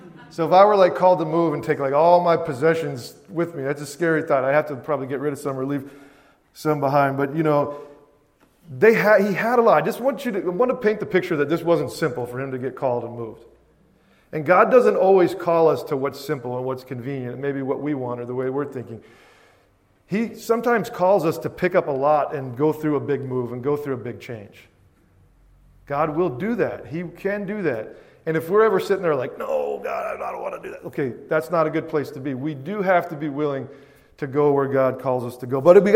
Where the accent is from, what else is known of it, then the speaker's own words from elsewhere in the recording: Virginia, United States; born there; also born or lived in Germany / North Carolina; We moved different places, lived in Germany twice. You know, I was born in Virginia. We lived in North Carolina.